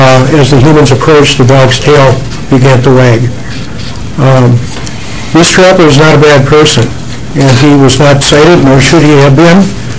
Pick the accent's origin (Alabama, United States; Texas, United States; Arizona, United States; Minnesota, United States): Minnesota, United States; Redwood; I'm from Redwood, Minnesota. I'm here as a citizen and a dog owner.